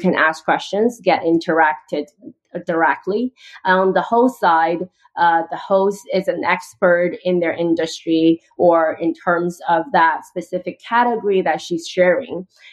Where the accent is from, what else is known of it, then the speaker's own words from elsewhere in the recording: Canada; I think I mentioned I'm a Canadian. I'm actually stuck in Vancouver since March.